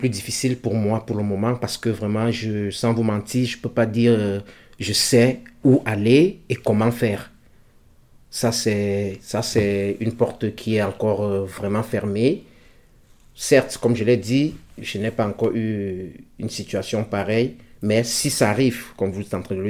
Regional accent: Cameroon; Et voilà, je suis Camerounais de nationalité.

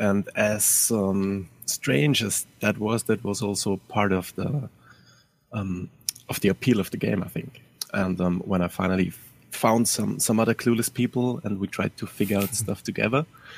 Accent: Austria; I'm from Austria.

